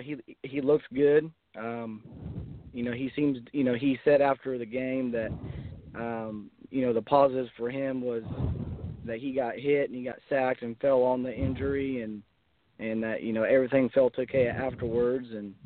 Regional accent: Indiana, United States; I'm from Indiana, so it's just kind of one of those things. You know, it's a hometown team.

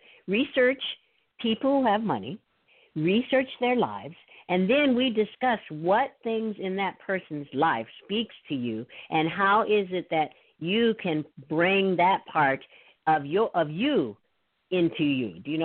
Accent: Midwest, United States; So what I'd like to share with everyone is that I'm from the Midwest, and I'm from a family where my father worked.

